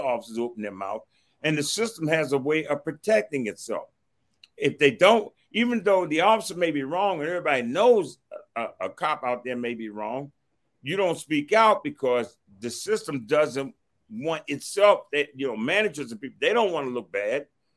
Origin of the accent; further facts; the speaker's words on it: Washington, District of Columbia, United States; I grew up in Southeast.